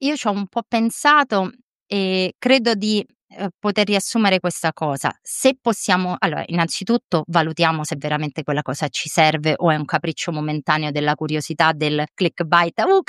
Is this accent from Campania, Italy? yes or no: no; Rome, Lazio, Italy; Sì, romani, sono romana, quindi assolutamente.